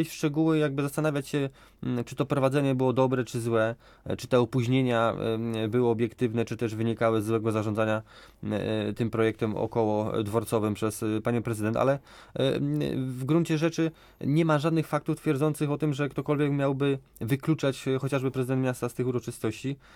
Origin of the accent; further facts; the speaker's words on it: Łódź, Łódź Voivodeship, Poland; Ja czekam jako gość i łodzianin na zaproszenie.